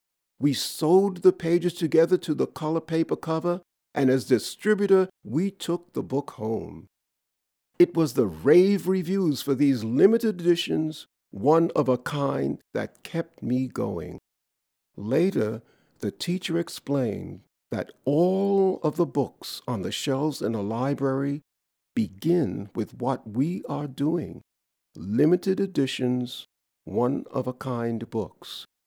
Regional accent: New York City, New York, United States; I grew up in New York City in the Bronx. My home was in 4- and 5-story tenement apartment buildings.

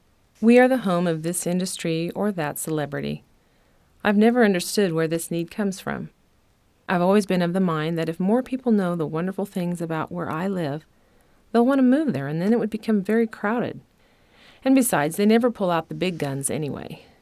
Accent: Wichita, Kansas, United States; I am a mom, I am a writer, and I am from Kansas. If you have a map of the country and throw a dart directly at the middle, and you're just a little off, you'll hit Wichita.

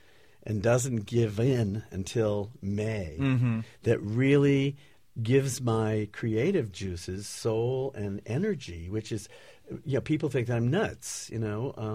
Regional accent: Connecticut, United States; born there; also born or lived in San Francisco; I was born in Connecticut, and I lived on the West Coast for about 5 years. In 1967 to 71, I was in San Francisco at the right time.

